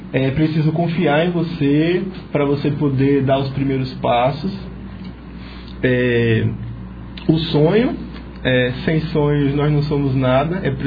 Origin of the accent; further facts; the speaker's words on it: Laje, Bahia, Brazil; also born or lived in Mutuípe; eu sou mutuipense de nascença, mas cresci aqui em Laje.